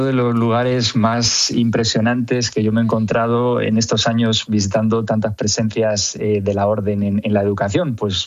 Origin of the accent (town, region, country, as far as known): Madrid, Community of Madrid, Spain; born or raised there